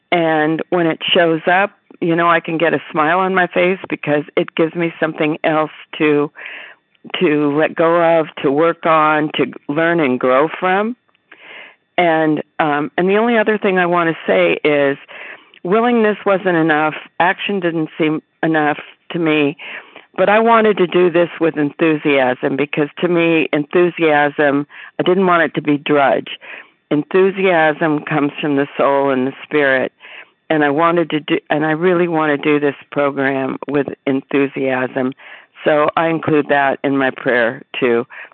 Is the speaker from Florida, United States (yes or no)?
no; Arizona, United States; I'm from Arizona.